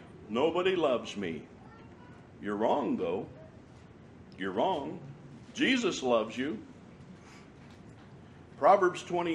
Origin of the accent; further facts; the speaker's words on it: United States; Well, I'm an American, so I can talk about American stuff in America. My country is safe compared to much of the world.